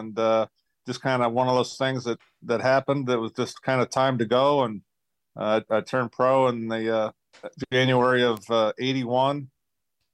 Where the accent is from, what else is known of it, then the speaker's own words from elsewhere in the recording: Laurel, Nebraska, United States; moved away; I grew up in Laurel, Nebraska, in the northeast corner of the state.